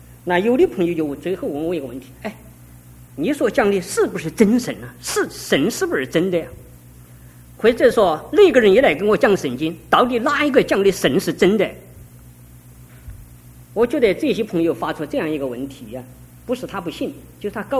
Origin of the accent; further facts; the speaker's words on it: Taiwan; 因为我说我是从台湾来的